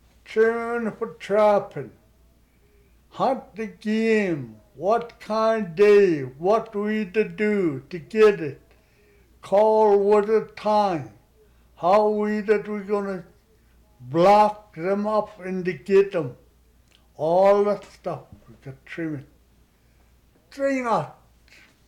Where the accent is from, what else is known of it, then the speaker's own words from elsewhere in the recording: Alaska, United States; English is a second language; I'm Indian, Alaska. Full-blooded Indian.